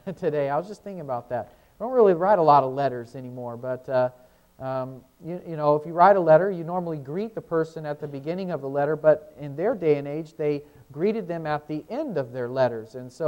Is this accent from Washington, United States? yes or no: yes; Seattle, Washington, United States; We're from Seattle. We've driven a long way to come see you guys this morning.